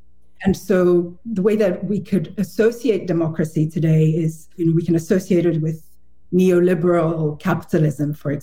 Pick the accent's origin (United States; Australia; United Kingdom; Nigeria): Nigeria; as a Nigerian specifically, when I've gone to vote in Nigeria